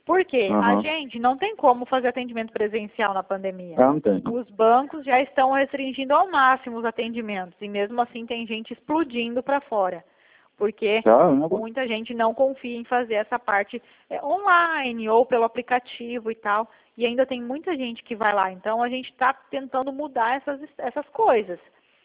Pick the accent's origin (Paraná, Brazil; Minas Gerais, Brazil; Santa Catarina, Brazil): Paraná, Brazil; Toledo; Eu sou aqui de Toledo, Paraná.